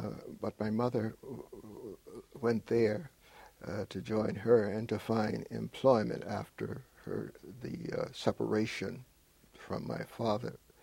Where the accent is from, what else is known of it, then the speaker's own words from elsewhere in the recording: Maywood, Illinois, United States; born there; Well, I was born in Maywood, Illinois. In 1923, so I'm now 84 years old.